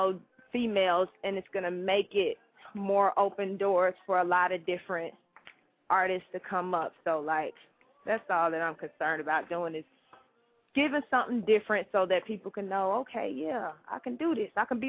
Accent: Nigeria; because, you know, I am Nigerian, so they embracing me all the way.

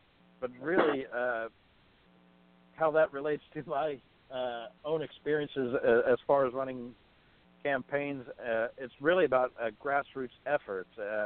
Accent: West Virginia, United States; now in Southern Ohio, United States; But I grew up in West Virginia, so there's a lot of Civil War sites across the places where I was living and exploring as a youth.

